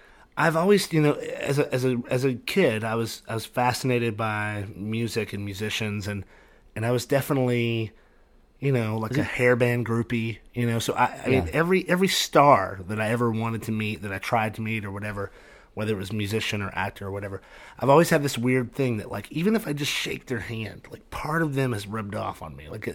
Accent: Fort Payne, Alabama, United States; Fort Payne, Alabama. It's the northeastern tip.

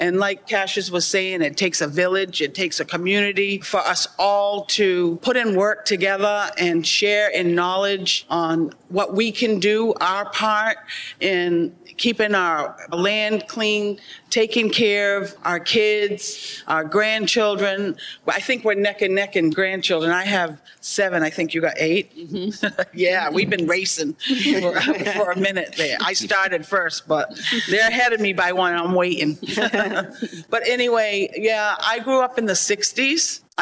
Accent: Mashpee, Massachusetts, United States; But being a child growing up in Mashpee, it was like every month there's something new to harvest outside

